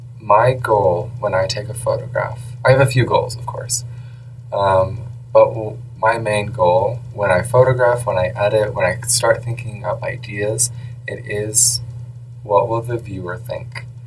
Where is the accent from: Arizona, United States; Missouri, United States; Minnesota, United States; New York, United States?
Minnesota, United States; Even though I grew up in Minnesota, I still grew up LDS.